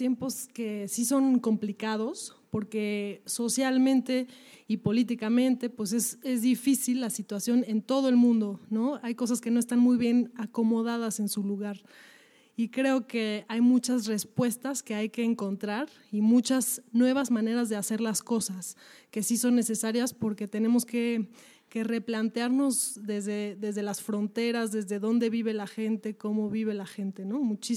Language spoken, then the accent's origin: Spanish; Mexico; porque somos mexicanos, porque somos músicos